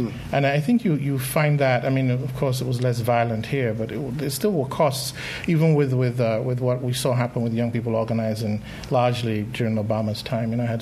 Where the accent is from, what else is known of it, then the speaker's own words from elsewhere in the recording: Nigeria; I grew up in Africa. I grew up in Nigeria.